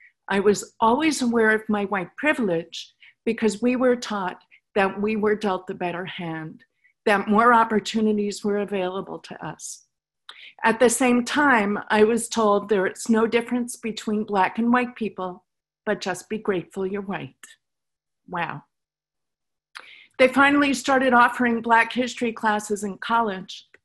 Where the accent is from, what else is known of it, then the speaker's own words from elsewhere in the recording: Jericho, New York, United States; I grew up in Jericho, Long Island, New York